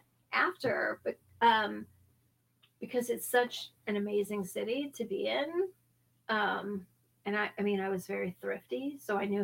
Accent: St. Louis, Missouri, United States; Like, growing up in St. Louis, like, that area.

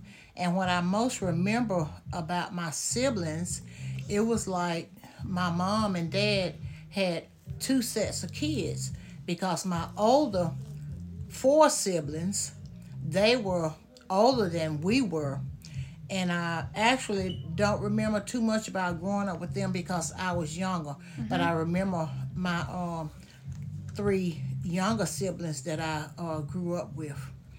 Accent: Chatham, Louisiana, United States; I grew up in Chatham, Louisiana, which is a small town of about 600 people.

